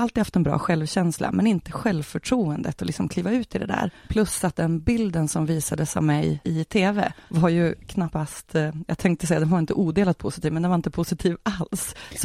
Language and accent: Swedish; Sundsvall, Västernorrland County, Sweden; jag är född och uppvuxen i Sundsvall.